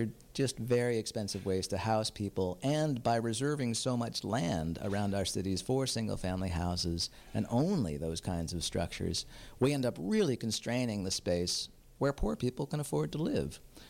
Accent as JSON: {"language": "English", "country": "United States", "moved": "yes", "lives_now": "Vancouver, Canada", "said": "when I first moved to Vancouver, both my partner, who I met here, and I, you know, we came from the States."}